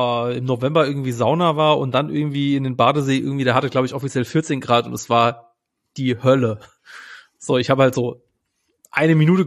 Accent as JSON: {"language": "German", "region": "West Germany", "country": "Germany", "tie": "born or raised there", "said": "ich bin ja am Westen irgendwie aufgewachsen"}